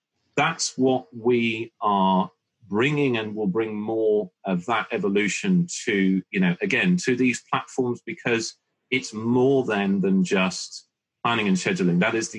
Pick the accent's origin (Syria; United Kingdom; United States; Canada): United Kingdom; I'm a Brit.